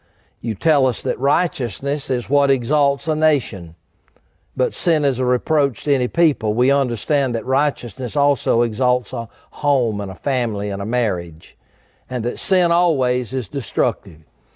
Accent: United States; I'm thankful, O God, as an American, we have the right of protest

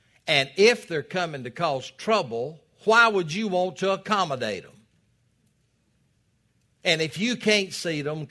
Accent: the South, United States; Folks, I was raised in the South.

